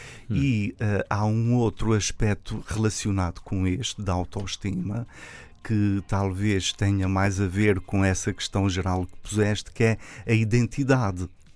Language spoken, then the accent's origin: Portuguese; Azores, Portugal; Sim, de São Miguel.